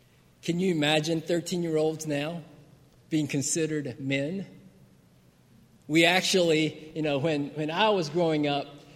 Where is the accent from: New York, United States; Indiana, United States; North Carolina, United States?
North Carolina, United States; Sanford; I grew up in Sanford, North Carolina, so some of you may be familiar with that area.